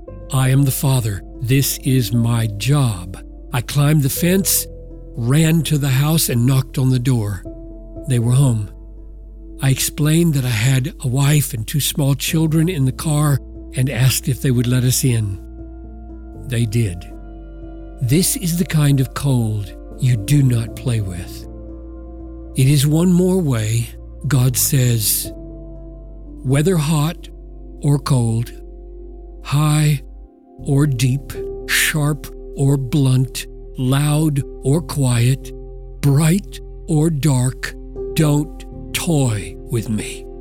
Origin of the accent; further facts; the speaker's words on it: South Carolina, United States; now in Minnesota, United States; When I came to Minnesota from South Carolina, I dressed for it